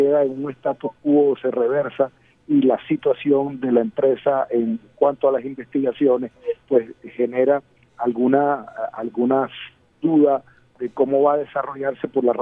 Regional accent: Barranquilla, Atlántico, Colombia; como los barranquilleros nos las merecemos

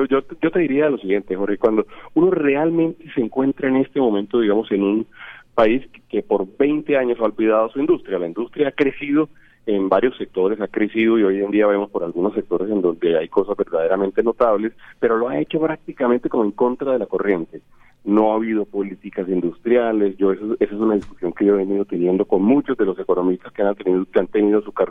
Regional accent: Colombia; como colombianos y como personas que están al frente de la economía

